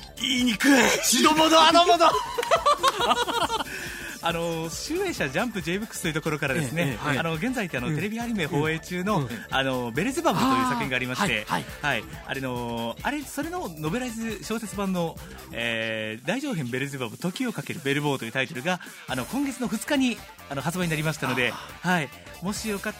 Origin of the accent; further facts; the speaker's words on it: Osaka, Japan; also born or lived in Tokyo; 出身は東京なんですけど、学生時代とか育ちの大半が大阪になるんで、ハイブリッド的な。